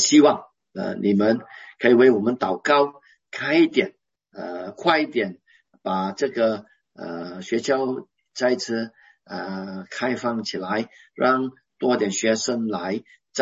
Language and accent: Chinese; Malaysia; Chinese is a second language; 因为我不大会讲那个普通话，我讲的是客家话，我会讲粤语一点，福建话也会讲一点，因为我是土生土长的马来西亚华人。